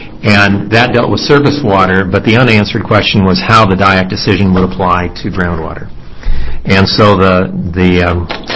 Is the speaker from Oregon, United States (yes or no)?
yes; Bend, Oregon, United States; I'm an attorney from Bend, Oregon, where I practiced law for 32 years